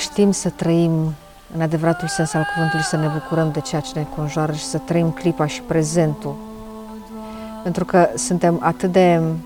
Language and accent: Romanian; Bulzești de Sus, Hunedoara County, Romania; Eu vin dintr-un colț uitat de lume și pe care îl numesc raiul meu. Comuna Bulzești de Sus, județul Hunedoara. E așa situat cumva la poalele muntelui Găina.